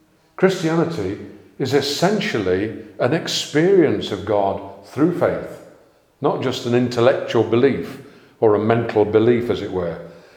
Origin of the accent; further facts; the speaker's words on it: United Kingdom; I mean, we are British, aren't we? Every single one of us is British to the core.